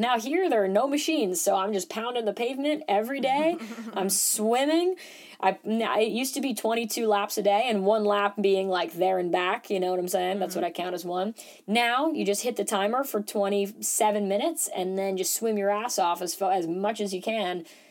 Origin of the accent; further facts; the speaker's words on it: Manhattan, New York, United States; because I am born and raised in Manhattan.